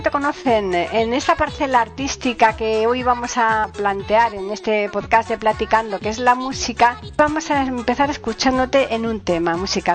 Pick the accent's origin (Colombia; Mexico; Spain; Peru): Spain; Seville, Andalusia; moved away; yo soy de Sevilla, pero llevo casi toda mi vida aquí